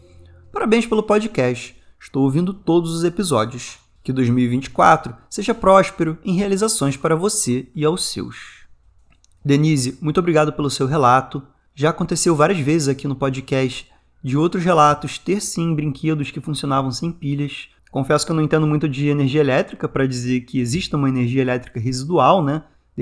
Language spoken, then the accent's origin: Portuguese; Minas Gerais, Brazil; Sou do interior de Minas e assim que me formei, fui trabalhar em uma escola agrícola que ficava na zona rural, a cerca de 16 quilômetros da minha cidade.